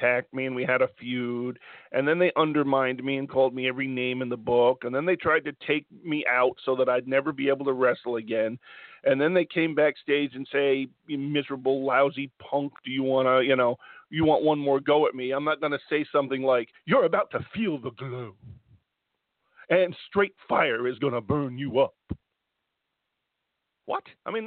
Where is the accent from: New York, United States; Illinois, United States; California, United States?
New York, United States; also born or lived in New Jersey; I've told you a million times, I'm from New York and New Jersey.